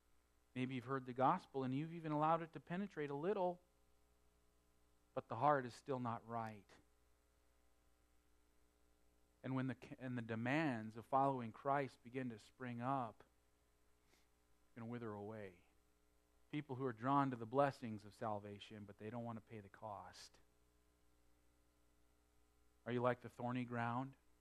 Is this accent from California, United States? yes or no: no; North Dakota, United States; When I was growing up in North Dakota with all those farm fields and so on, man, I lived in the Red River Valley, and it was just deep, deep black, black dirt.